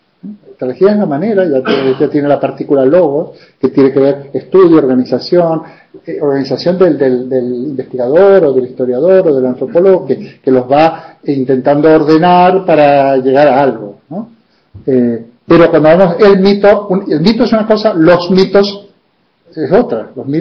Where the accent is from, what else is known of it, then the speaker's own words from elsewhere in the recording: Argentina; born there; Yo he estado en Argentina hace poco, soy de origen argentino